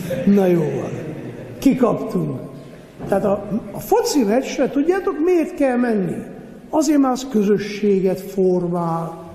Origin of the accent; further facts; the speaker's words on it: Miercurea Ciuc, Harghita, Romania; én Csíkszeredában nőttem fel